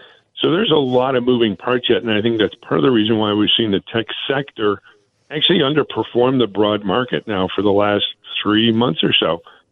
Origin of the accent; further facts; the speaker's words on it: Missouri, United States; I'm from Missouri. You got to show me first.